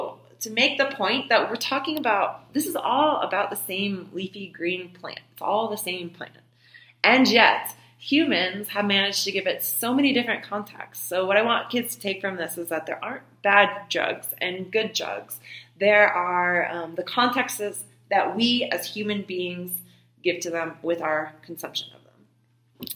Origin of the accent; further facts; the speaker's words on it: United States; I think a lot of times growing up in the United States, our mainstream media and politicians, our educational systems don't really teach us to look beyond the borders of the United States for answers.